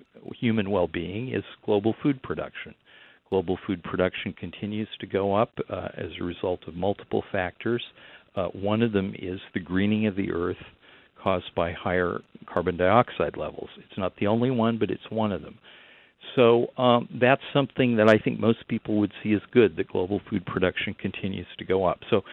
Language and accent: English; Intermountain West, United States; And by the way, I'm from the Intermountain West, and I have direct experience of forest fires.